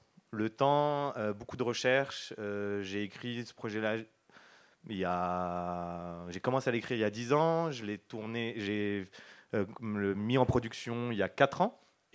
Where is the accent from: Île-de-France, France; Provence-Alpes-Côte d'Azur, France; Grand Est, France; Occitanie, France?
Île-de-France, France; Aulnay-sous-Bois; parce que moi, j'ai grandi en Seine-Saint-Denis, à Aulnay-sous-Bois